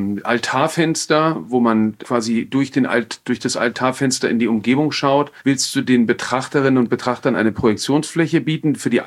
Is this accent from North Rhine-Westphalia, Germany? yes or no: no; Frankfurt, Hesse, Germany; Ich bin in Frankfurt groß geworden